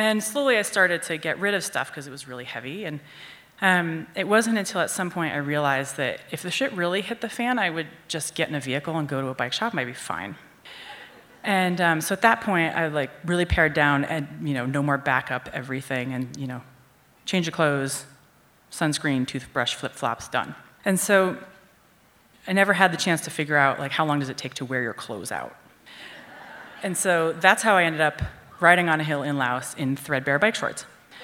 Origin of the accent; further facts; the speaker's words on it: United States; I'm from the United States.